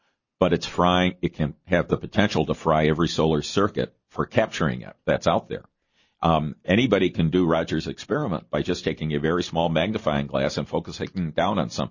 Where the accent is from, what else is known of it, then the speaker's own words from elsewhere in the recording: Chicago, Illinois, United States; I come from Chicago, from the south side of Chicago